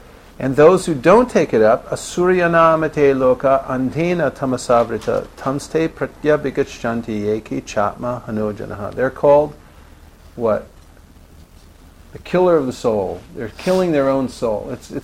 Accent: Colorado, United States; I mean, you know, I'm from Colorado. In Colorado, we don't do that kind of thing.

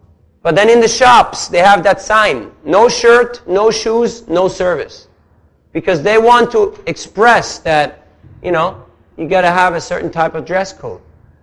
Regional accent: Switzerland; Believe me, I'm from Switzerland.

